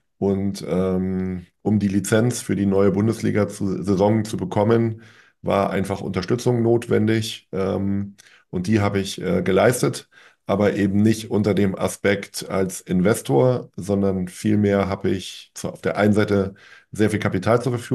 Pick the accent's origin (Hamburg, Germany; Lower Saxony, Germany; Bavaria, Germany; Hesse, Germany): Hamburg, Germany; ich bin in Hamburg geboren, ich lebe seit jeher hier in Hamburg